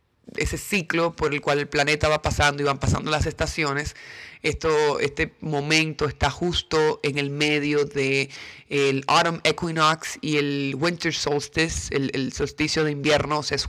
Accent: Dominican Republic; born there; yo nací en República Dominicana, pero toda mi historia, todos mis ancestros, todo lo que soy viene del Medio Oriente y de Europa.

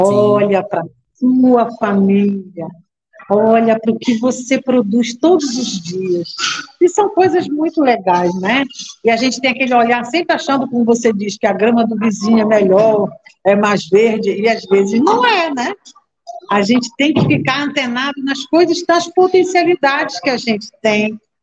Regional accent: Rio de Janeiro, Brazil; now in Pará, Brazil; Então, eu sou carioca, né? Então, quando eu vim do Pará, quando eu vim do Rio de Janeiro para o Pará, a primeira coisa que eu amei no Pará é o tempo das coisas.

